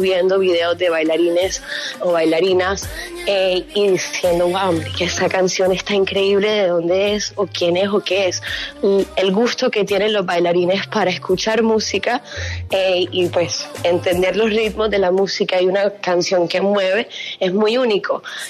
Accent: Miami, Florida, United States; Soy muy multicultural en mi identidad, ¿no? Crecí con mi papá, pero crecí acá en Miami, mitad boricua.

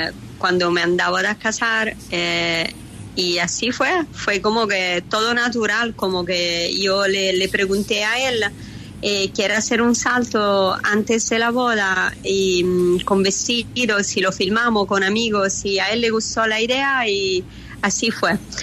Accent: Anzio, Lazio, Italy; Yo crecí en Anzio, es un lugar cerca de Roma, en Italia.

